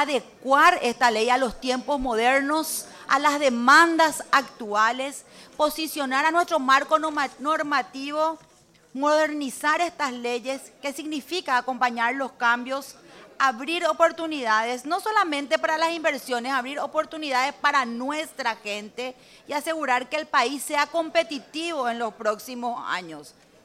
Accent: Alto Paraná, Paraguay; como paraguaya en general y como alto paranaense en particular

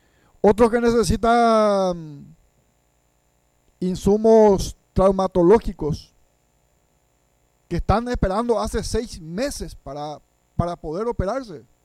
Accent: Paraguay; debemos interpelarnos como ciudadanos paraguayos

